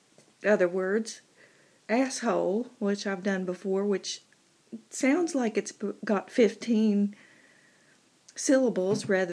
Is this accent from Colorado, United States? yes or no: no; West Virginia, United States; accent: Brooklyn with a hick overtone; My mother and father are from New York City, and of course I grew up here in West Virginia, and I cannot pronounce some words because of my mother and father.